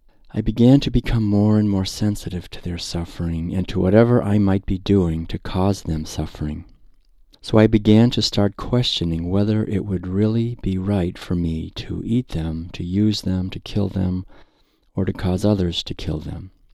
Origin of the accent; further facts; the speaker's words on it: Concord, Massachusetts, United States; I was born and raised in New England, Concord, Massachusetts, and was taught to eat like everyone else.